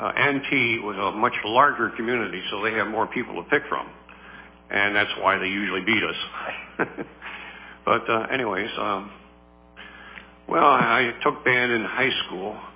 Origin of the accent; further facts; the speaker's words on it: Tonawanda, New York, United States; now in Salina, United States; Well, like I said, I'm originally from Tonawanda, New York.